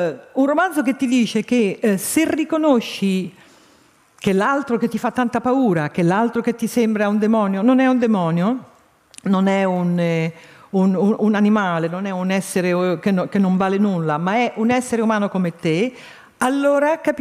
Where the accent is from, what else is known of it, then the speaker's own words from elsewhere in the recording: Israel; Mi fate queste domande e io ripenso al fatto che fuori lì mi aspetta il mio paese, Israele.